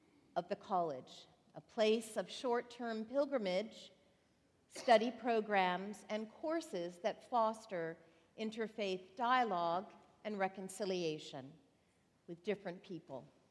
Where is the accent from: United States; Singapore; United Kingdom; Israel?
Israel; Northern District; I come from Galilee, where Jesus fed and preached to the crowds who walked from nearby villages to hear Jesus, to be fed by Jesus. And Jesus feeds us this morning. I come from the fertile valley, the Jezreel Valley